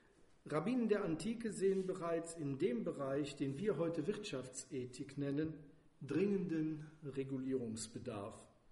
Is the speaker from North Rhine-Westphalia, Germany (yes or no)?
yes; Borken, North Rhine-Westphalia, Germany; Da heißt es zum Beispiel in Borken, wo ich herkomme